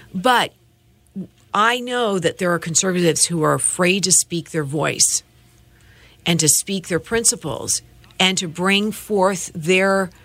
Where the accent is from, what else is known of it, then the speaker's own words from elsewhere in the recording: Bethesda, Maryland, United States; believe me, I grew up in Bethesda. I have friends from high school. They still don't tell anybody.